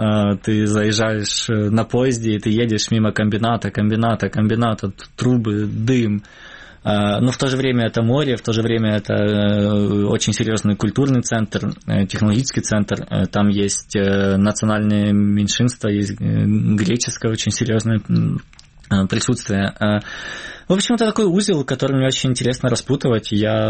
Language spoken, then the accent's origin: Russian; Donbas, Ukraine; А я вырос на Донбассе, поэтому логичным было вернуться